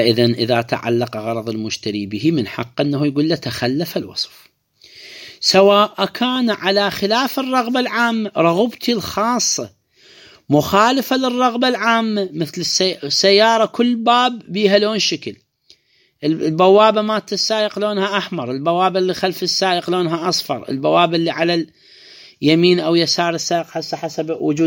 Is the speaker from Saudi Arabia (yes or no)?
no; Iraq; عموم إحنا عندنا بالعراق اللون الأبيض مثلا هو اللي ماشي.